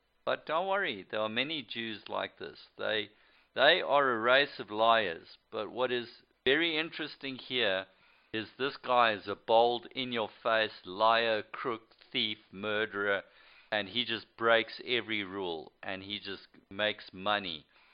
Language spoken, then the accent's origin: English; Western Australia, Australia; They are both from my home state and close personal friends with Benjamin Netanyahu.